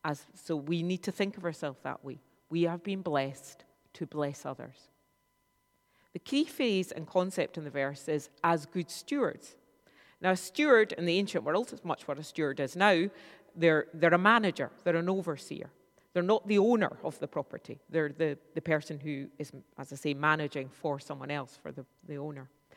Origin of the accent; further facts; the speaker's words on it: Scotland, United Kingdom; I'm going to ask you this morning to do something that will feel very challenging for us as Scottish people.